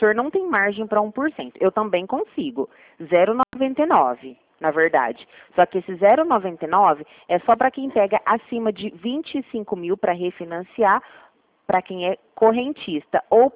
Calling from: Ribeirão Preto, São Paulo, Brazil; Eu falo da plataforma de Ribeirão Preto.

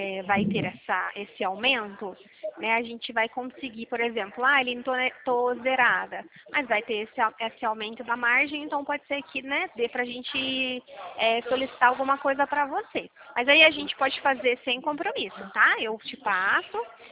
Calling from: São Paulo, Brazil; Eu falo de São Paulo

